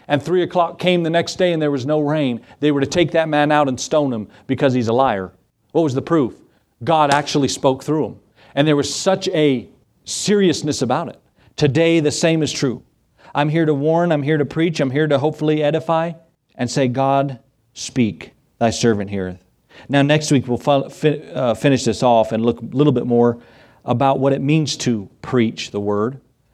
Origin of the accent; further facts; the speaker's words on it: Edgewood, United States; This is my hometown where I grew up, and to plant a church. First of all, I said, Lord, there's already churches there. You ever tell the Lord what to do? And then secondly, I said, Lord, that's where I grew up. Everybody knows me in Edgewood.